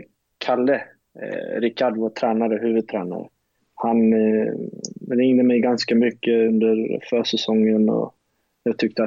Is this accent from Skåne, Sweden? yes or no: yes; Lund, Skåne, Sweden; jag är från Lund